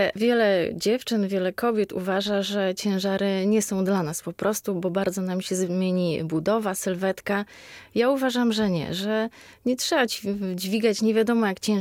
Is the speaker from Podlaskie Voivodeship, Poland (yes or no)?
yes; Białystok, Podlaskie Voivodeship, Poland; Ja jestem z Białegostoku i tam byłam w szkole podstawowej.